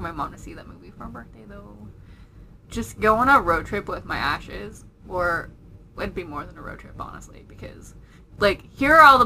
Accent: England, United Kingdom; now in Manhattan, United States; The beach where I grew up in England would be one of them.

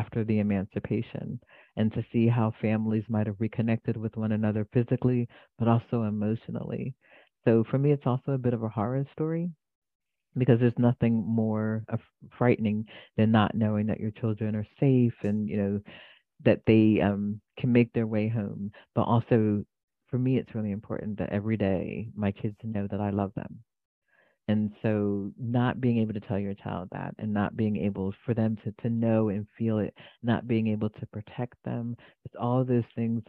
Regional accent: Philadelphia, Pennsylvania, United States; born there; I was born in Philadelphia. A lot of writers come from Philly.

